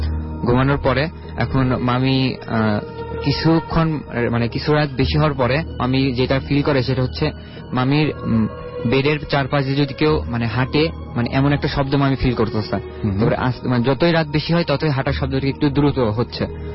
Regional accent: Dhaka, Dhaka Division, Bangladesh; আমি মিরপুর এক থেকে আসছি।

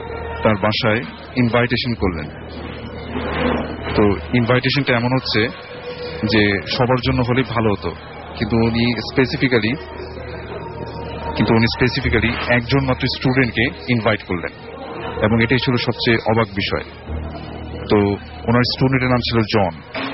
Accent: Dhaka, Dhaka Division, Bangladesh; পুরান ঢাকা থেকে এসেছি।

